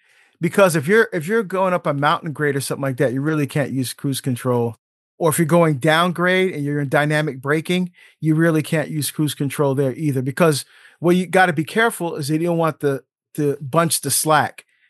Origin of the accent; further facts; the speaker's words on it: Bridgetown, Saint Michael, Barbados; born there; Yeah, so I was born in Bridgetown. We lived in Culloden Road. And I was baptized at Our Lady Queen of the Universe in Black Rock.